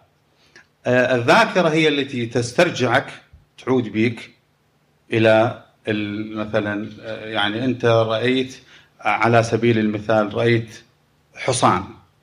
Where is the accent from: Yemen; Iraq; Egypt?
Iraq; أنا كعراقي مثلا مسلم